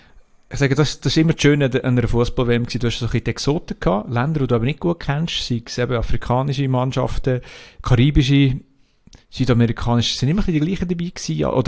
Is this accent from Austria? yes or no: no; Switzerland; wenn du als Schweizer mit einem Senegalese